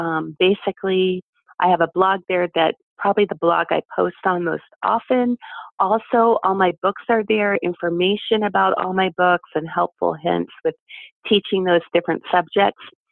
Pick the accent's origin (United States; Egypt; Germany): Germany; I'm from Germany.